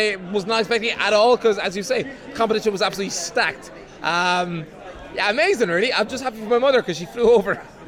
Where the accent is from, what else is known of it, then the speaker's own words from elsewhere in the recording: Ireland; I am the Irish guy.